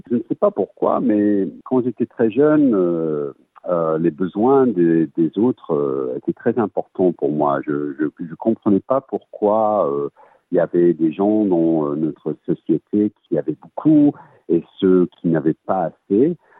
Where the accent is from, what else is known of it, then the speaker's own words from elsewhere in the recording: England, United Kingdom; now in Australia; ça fait 15 ans que je vis ici en Australie. Je suis anglais, ma mère elle est française.